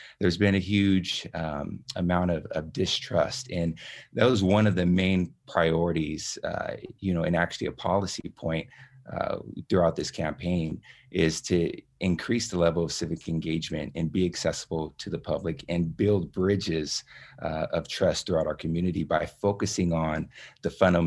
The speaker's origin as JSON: {"language": "English", "town": "Stockton", "region": "California", "country": "United States", "tie": "born or raised there", "said": "Sure. Well, my background, I grew up here in Stockton, and I joined the Marine Corps when I was 20 years old."}